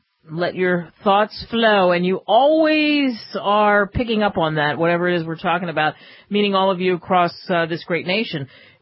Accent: California, United States; I'm from California.

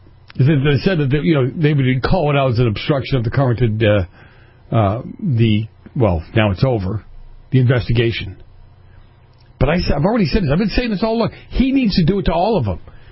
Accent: Massachusetts, United States; Even if I grew up in Massachusetts, people in that area believe that to this day.

